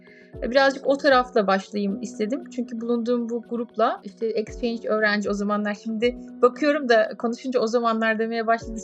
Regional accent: İzmir, Turkey; İzmirliyim. İzmir doğma büyüme ve İzmir'de Ege Üniversitesi Fakültesi mezunuyum. O dönem işte yaklaşık ilk 20 yılımı, o 21 yılımı İzmir'de geçirdim.

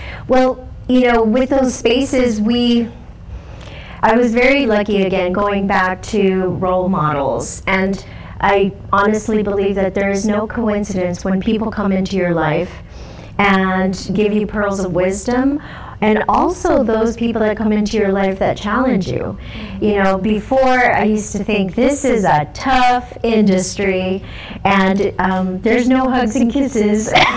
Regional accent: Los Angeles, California, United States; And I have found work living and growing up in Los Angeles is really such a beautiful place to grow up because of the diversity.

